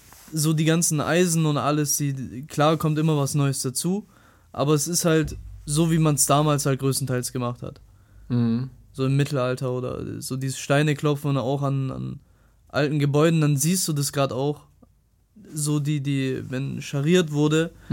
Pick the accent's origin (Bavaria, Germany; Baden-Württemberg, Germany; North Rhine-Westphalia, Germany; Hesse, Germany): Baden-Württemberg, Germany; Böblingen; Wo ich herkomme, ist ja hinter Stuttgart. Da Böblingen, da die Richtung.